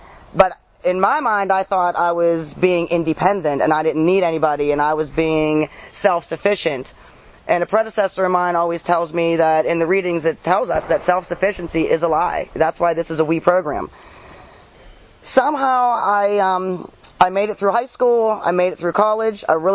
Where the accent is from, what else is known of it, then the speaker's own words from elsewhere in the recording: New Kensington, Pennsylvania, United States; I grew up in New Kensington in a real small school. There was only like 5 kids in each class.